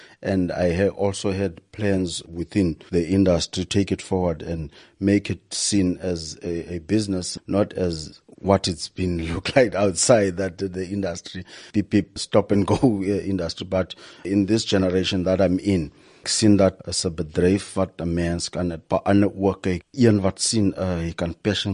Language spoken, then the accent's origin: Afrikaans; Kirkwood, Eastern Cape, South Africa; Ek het groei geraak op Kirkwood in 'n lokasie wat se sê Moses Mabhida. Ek het by my ouma en opa groei geraak